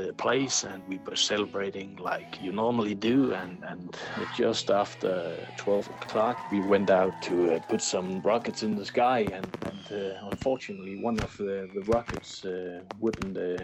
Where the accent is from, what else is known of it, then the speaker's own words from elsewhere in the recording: Denmark; I'm 36 years old. I'm from Denmark